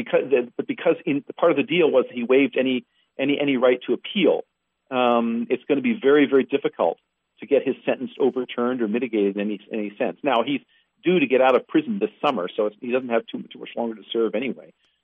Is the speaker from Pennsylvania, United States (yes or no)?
yes; Pennsylvania, United States; I know back in my home state, Pennsylvania, my former home state, you know, there were FBI agents coming into central Pennsylvania